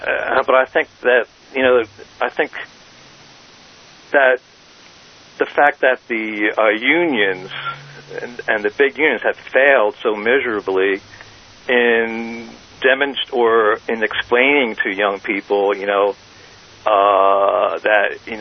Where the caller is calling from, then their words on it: New Jersey, United States; I'm from New Jersey.